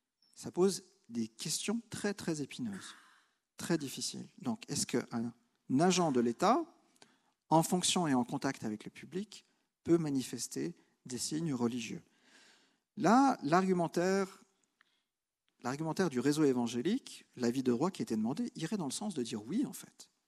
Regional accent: Geneva, Switzerland; Moi, j'ai grandi à Genève

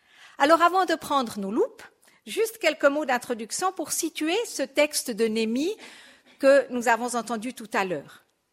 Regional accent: Nyon, Vaud, Switzerland; now in Moutier, Switzerland; Certains d'entre vous me connaissent, même depuis mon enfance, puisque j'ai grandi dans la région de Nyon. Pour les autres, j'habite depuis 20 ans à Moutier, plus de 20 ans, d'où mon accent que vous reconnaissez peut-être un peu.

